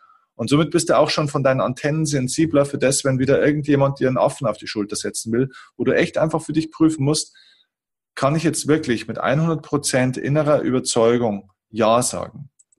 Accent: Bavaria, Germany; so sagt man bei uns in Bayern, darf schon ein bisschen mehr sein

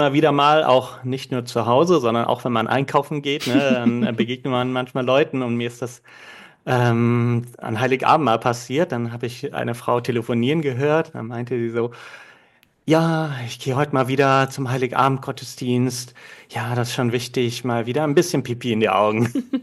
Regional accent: Cologne, North Rhine-Westphalia, Germany; meiner Heimatstadt von Köln

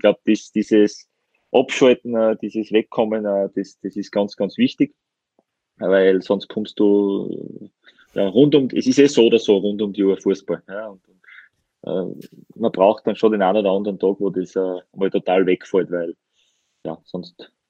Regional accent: Styria, Austria; Also ich bin ja Steirer, ich habe nicht weit haben dann auch zu mir und das passt da wirklich sehr, sehr gut.

